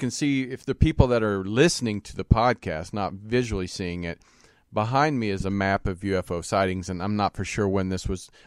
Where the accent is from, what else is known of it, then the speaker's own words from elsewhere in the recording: Kansas, United States; I'm from Kansas, Elk County, Kansas.